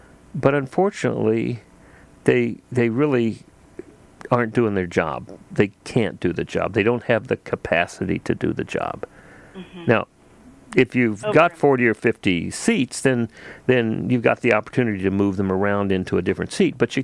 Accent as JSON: {"language": "English", "region": "Texas", "country": "United States", "tie": "born or raised there", "also_born_or_lived": "Massachusetts", "said": "Now, you know, I grew up in South Texas and then spent a lot of time in Massachusetts on the East Coast."}